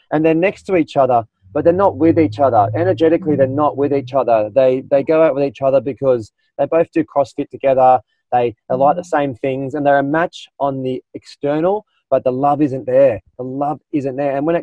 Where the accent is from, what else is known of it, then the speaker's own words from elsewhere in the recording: Australia; I came from Australia